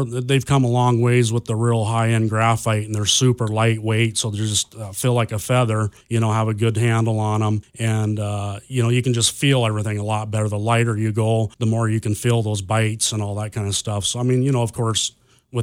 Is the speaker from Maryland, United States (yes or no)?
no; Kalispell, Montana, United States; I was born here in Kalispell, the old hospital. Grew up here